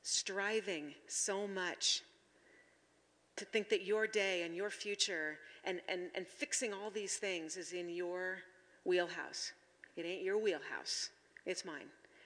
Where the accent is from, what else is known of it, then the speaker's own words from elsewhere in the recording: United States; Because we are raised, we're at the center of everything. We're American individualists, right?